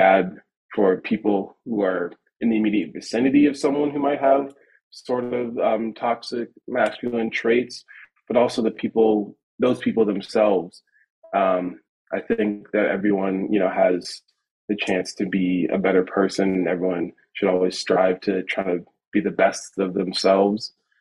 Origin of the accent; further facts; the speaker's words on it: East Coast, United States; I was coming from the United States on the East Coast, and there was still a lot of the same issues.